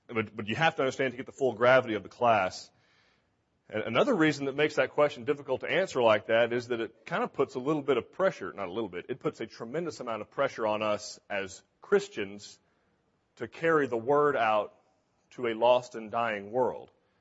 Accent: Montgomery, Texas, United States; now in Magnolia, United States; I'm originally from Montgomery, Texas.

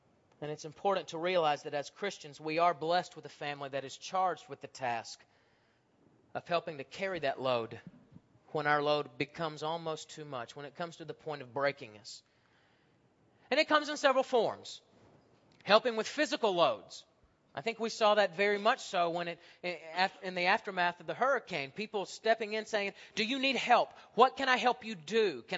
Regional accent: Huntsville, Alabama, United States; But folks, North Alabama, the Huntsville area where I came from, the Jenkins are a very prominent family where I grew up.

